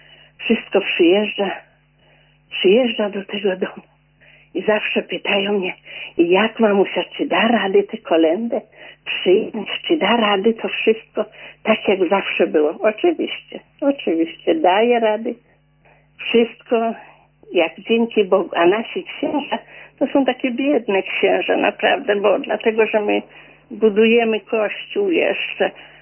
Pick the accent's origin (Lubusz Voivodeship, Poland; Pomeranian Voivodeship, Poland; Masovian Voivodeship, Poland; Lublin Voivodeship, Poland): Lublin Voivodeship, Poland; now in Elbląg, Poland; I ja jestem w takim wychowana, że wizyta duszpasterska w moim rodzinnym domu w Lubelskim